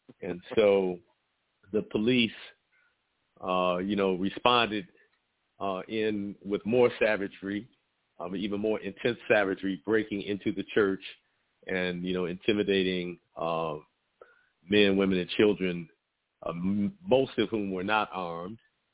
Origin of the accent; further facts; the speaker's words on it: Detroit, Michigan, United States; I'm 13 years old, and, you know, growing up in Detroit, these are the kind of things that are influencing me.